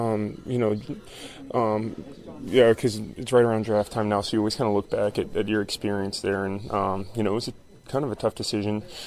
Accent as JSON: {"language": "English", "region": "Florida", "country": "United States", "tie": "born or raised there", "said": "even though I grew up in Florida, I always kind of swayed toward DC sports."}